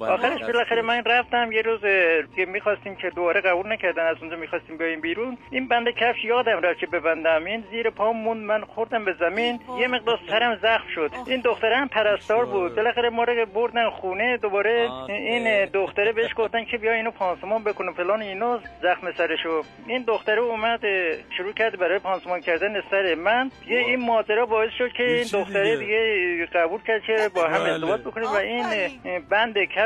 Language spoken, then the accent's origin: Persian; Tabriz, East Azerbaijan, Iran; از تبریز هستم،